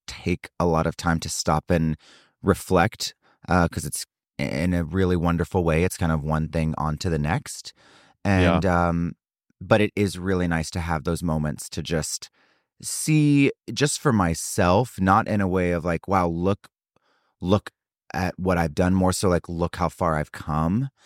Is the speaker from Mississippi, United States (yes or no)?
yes; Mississippi, United States; You know, I grew up in South Mississippi, so we saw musical theater when it was, you know, in town touring